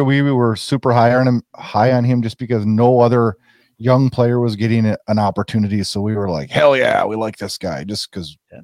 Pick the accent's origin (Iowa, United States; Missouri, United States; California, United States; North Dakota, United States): North Dakota, United States; I mean, I'm from North Dakota.